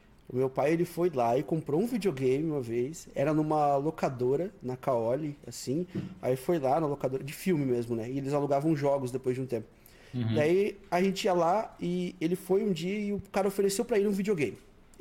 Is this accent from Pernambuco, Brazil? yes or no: no; Curitiba, Paraná, Brazil; also born or lived in Joinville; Eu fui pequeno ainda para Curitiba com cerca de 2 ou 3 anos e passei minha vida inteira no Paraná. Então basicamente sou de Joinville, Santa Catarina, mas fui criado a vida inteira no Paraná e fiquei lá em Curitiba